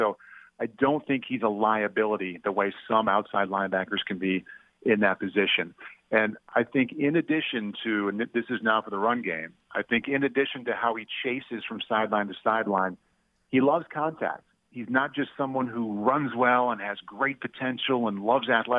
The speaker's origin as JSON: {"language": "English", "region": "Midwest", "country": "United States", "tie": "born or raised there", "said": "growing up in the Midwest in a state that didn't have an NFL team, like, I don't have a favorite team."}